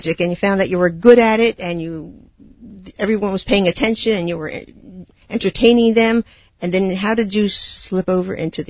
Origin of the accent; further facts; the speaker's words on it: New Jersey, United States; because I'm from New Jersey too